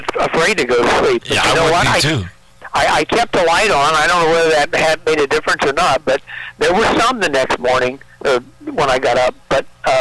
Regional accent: Ohio, United States; fun growing up in Southern Ohio.

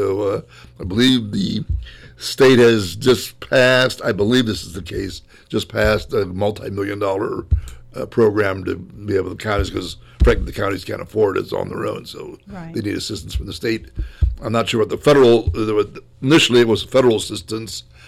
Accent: Canton, Ohio, United States; Well, my grandfather, I'm originally from the Canton area. My grandfather had served on the Canton City Council back in the 30s.

